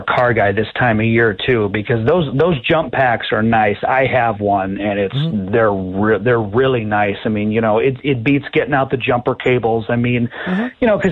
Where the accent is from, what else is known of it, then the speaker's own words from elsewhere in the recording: Midwest, United States; You know, you'd have thunderstorm weather and growing up in the Midwest, and you did.